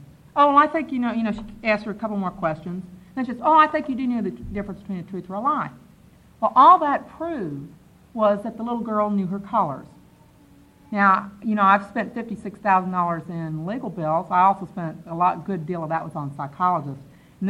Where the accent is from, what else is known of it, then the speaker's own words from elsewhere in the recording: Texas, United States; also born or lived in Alabama; I am from Texas originally, and I did spend 7 years in Alabama. And so that I have been here for 6 years, and it hasn't gone away